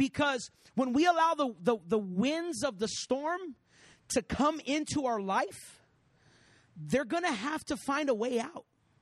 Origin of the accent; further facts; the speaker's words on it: Puerto Rico; I grew up in Puerto Rico, and Puerto Rico is right there in Hurricane Alley.